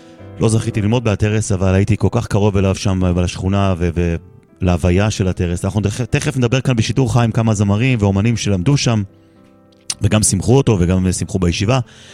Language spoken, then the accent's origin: Hebrew; Jerusalem, Jerusalem District, Israel; אני בתור ילד בית וגן, אני כל חיי שכונת בית וגן, סמוך מאוד לישיבת הטרס